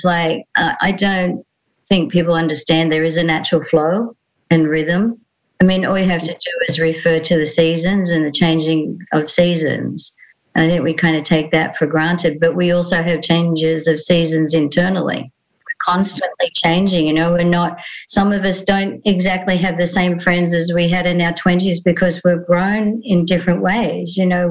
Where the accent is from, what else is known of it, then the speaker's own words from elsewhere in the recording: Sydney, New South Wales, Australia; now in Gold Coast, Australia; I was born in the eastern suburbs in Sydney in a little sea town called Coogee in the 50s, and spent most of my life there up until about 18.